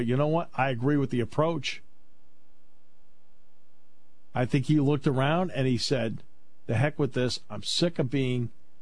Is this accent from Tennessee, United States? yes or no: no; Enfield, Connecticut, United States; because I grew up in Enfield, Connecticut, which is right on the Massachusetts-Connecticut border.